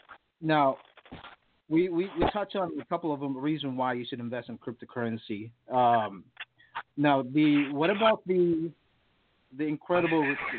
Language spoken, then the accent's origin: English; Waukegan, Illinois, United States; I'm from Waukegan, which is right here at the border of Wisconsin.